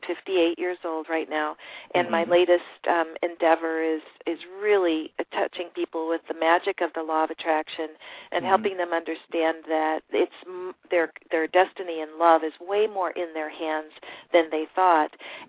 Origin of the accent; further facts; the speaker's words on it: Midwest, United States; I grew up in the Midwest. I'm in California right now.